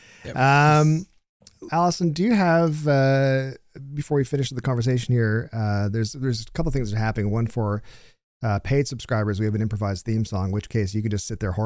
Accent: Canada; especially as like a Canadian who's grown up watching the White House on television and movies and stuff

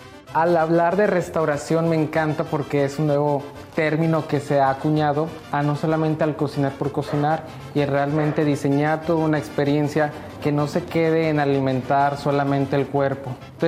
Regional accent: Colima, Mexico; de Colima, amo Comala y amo México.

